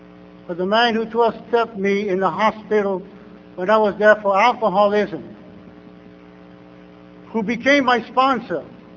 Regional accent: Louisiana, United States; Being a Cajun and living in Cajun country where hunting and fishing is been my lifestyle, Cajun tradition for all these years.

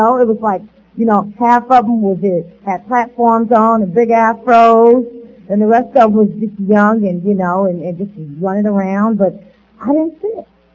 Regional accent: San Pedro, California, United States; born there; I was born in Los Angeles, California. Actually, I was born in San Pedro. My parents were out fishing. My mother went into labor.

